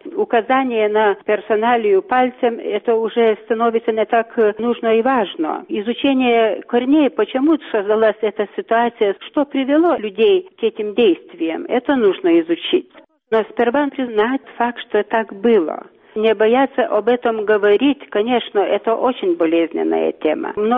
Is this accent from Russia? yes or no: no; Lithuania; потому что я литовец